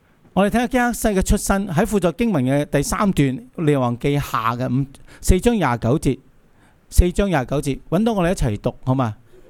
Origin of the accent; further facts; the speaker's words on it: Hong Kong; 用我哋香港人嘅俗语就系咁嘥，